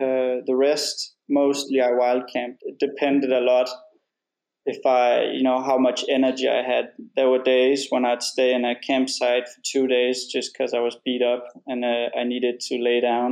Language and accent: English; Denmark; I first started in my hometown in a small village in Denmark